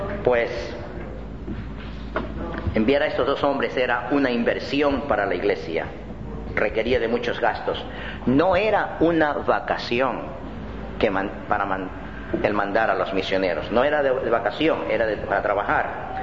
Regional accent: Ecuador; A algunos le dirían, en mi país, en Ecuador, le dirían a alguien el sin camisa

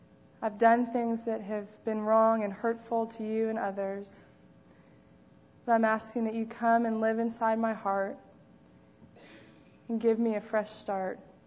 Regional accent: United States; I grew up in America too, so I know there was this man

